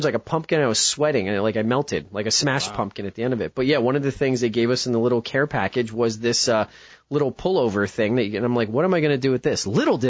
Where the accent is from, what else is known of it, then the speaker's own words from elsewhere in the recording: New Jersey, United States; You know, I was growing up in North Jersey pre-internet, and what you knew is what you knew.